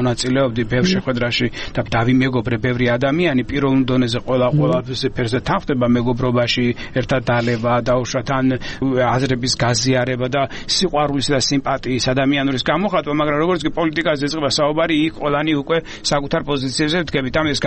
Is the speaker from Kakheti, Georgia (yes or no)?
no; Samegrelo-Zemo Svaneti, Georgia; მეც ასე ვთქვათ, მეზობელი კუთხიდან ვარ, სამეგრელოდან ვარ წარმოშობით